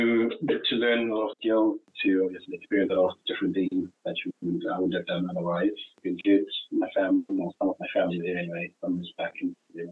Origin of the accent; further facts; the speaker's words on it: Zimbabwe; now in United Kingdom; I was born in Zimbabwe, grew up in that field, went to Sandringham High Primary, went through the usual upbringing as you would.